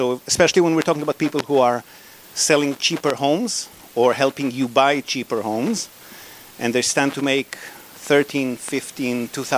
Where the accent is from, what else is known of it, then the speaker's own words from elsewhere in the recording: Israel; This is actually a very polite email by Western standards. I grew up in Israel.